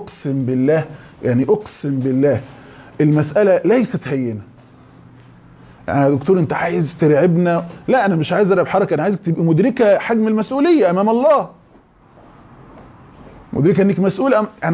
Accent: Egypt; انا بحكي لكم عن النظام الانجليزي اللي هو عندنا في مصر

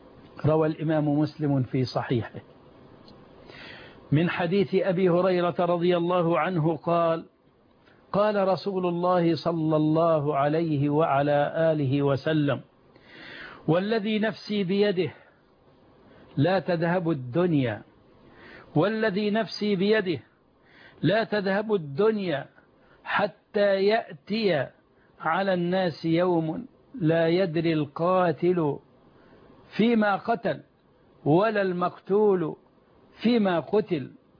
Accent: Egypt; يا رب صن بلادنا مصر

